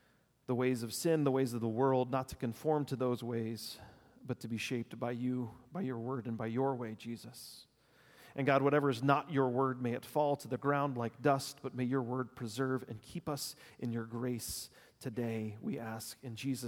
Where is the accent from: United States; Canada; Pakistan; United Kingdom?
United States; La Porte, Texas; also born or lived in Beaumont; I was like a, you know, fifth grader, sixth grader. She was into high school when we moved from LaPorte, Texas, southeast Houston, to Beaumont, almost to the Louisiana border there on the Gulf Coast of Texas.